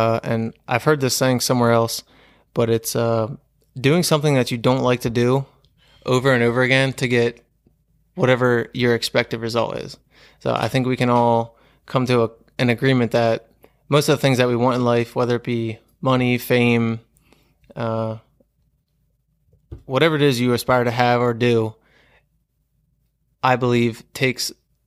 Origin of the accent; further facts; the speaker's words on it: York, Pennsylvania, United States; I'm from South Central Pennsylvania, York, PA, and I was born and raised here. It's just a small little town.